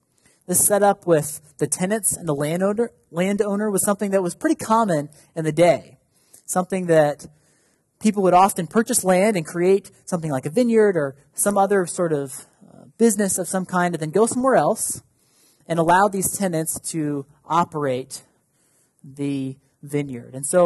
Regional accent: Paxton, United States; They live up at Bales Lake, so it was pretty close to me when I was growing up in Paxton.

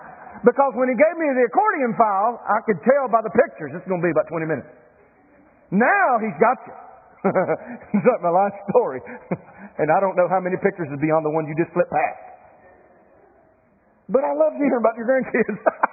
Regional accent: United States; when I was a kid, I would hear adults around me in circles that I ran in the very rural community that I grew up in Cleveland County.

